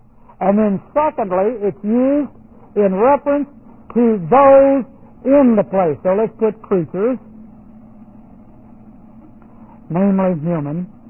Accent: Texas, United States; But this is where I'm from. I'm from Texas. But I live here.

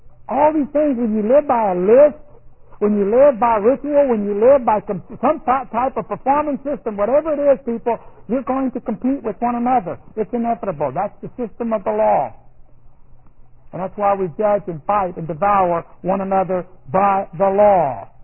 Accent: United States; I'm part of the body of Christ more than I am an American.

